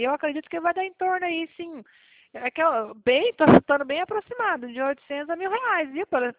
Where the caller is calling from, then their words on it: Cornélio Procópio, Paraná, Brazil; Eu falo aqui do norte do Paraná, Cornélio Procópio.